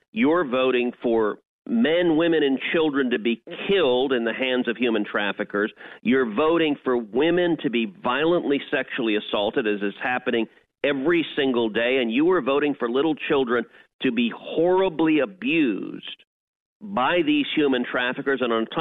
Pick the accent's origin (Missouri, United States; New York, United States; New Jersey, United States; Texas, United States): Texas, United States; And I'll tell you, my home state of Texas is paying the price extraordinarily.